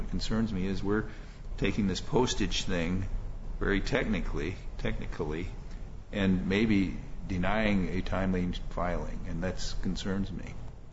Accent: Indiana, United States; Well, I'm from Indiana, so I don't prefer either one of them.

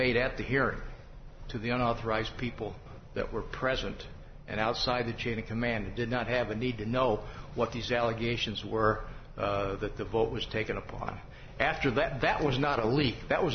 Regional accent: Illinois, United States; Oh, I'm from Illinois, downstate Illinois.

